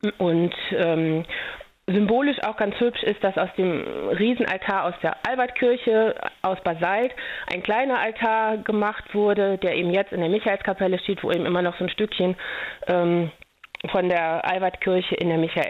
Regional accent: Northern Germany, Germany; now in Andernach, Germany; Also für mich ist meine Heimat jetzt hier Andernach, obwohl ich in Norddeutschland groß geworden bin. Und mein Mann und ich sind seit über 20 Jahren hier

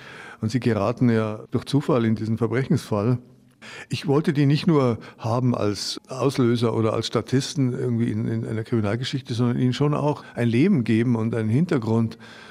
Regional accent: Bavaria, Germany; Ja klar, also ich bin ja in Bayern aufgewachsen

